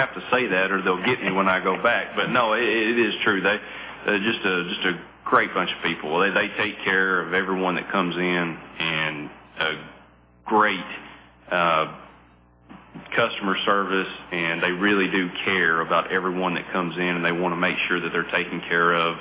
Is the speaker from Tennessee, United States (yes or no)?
yes; Lafayette, Tennessee, United States; I was born and raised in Lafayette and graduated in 2004 from Macon County High School and went to Tennessee Tech.